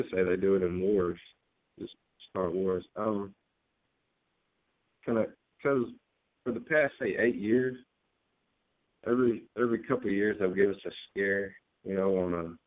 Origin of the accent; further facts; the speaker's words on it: Birmingham, Alabama, United States; I've just been down here a couple of years. I'm from Birmingham.